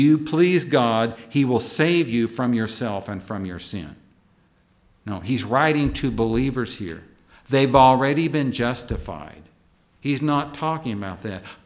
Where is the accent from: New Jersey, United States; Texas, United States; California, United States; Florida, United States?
Texas, United States; Some of you know I'm from Texas, home of the armadillo, the horny toad, the roadrunner, and another critter that's a little less popular, the cockroach, la cucaracha.